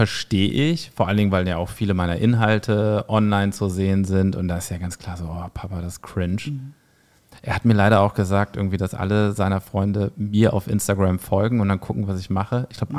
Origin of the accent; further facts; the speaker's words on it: Pulheim, North Rhine-Westphalia, Germany; Ich komme übrigens auch aus dem Rheinland.